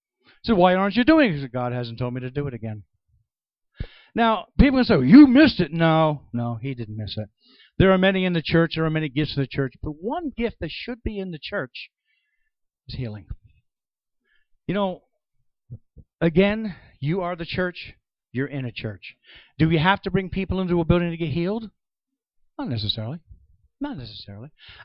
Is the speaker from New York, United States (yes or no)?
yes; New York, United States; I'm the kind of guy, I guess I'm from the show me state, I guess. I'm actually from New York.